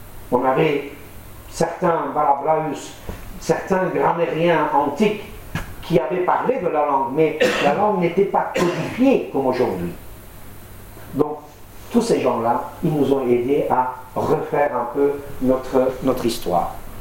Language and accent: French; Mardin, Turkey; French is a second language; Moi, mes parents, ils viennent de Hakai. Je viens de Turabdin, la montagne des serviteurs de Dieu, qu'on appelle, où c'est le centre aujourd'hui de l'église syriaque orthodoxe. Je suis né là-bas, mais mes parents viennent encore de plus loin, de Hakai.